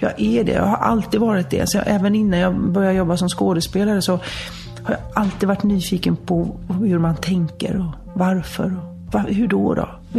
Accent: Gothenburg, Västra Götaland County, Sweden; då bodde jag hemma hos mamma och pappa ute på öarna. Och då kunde jag ta färjan och bussen och spårvagnen upp till Avenyn hemma i Göteborg

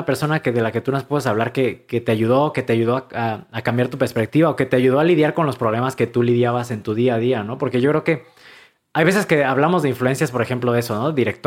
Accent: Mexico; pues como mexicano

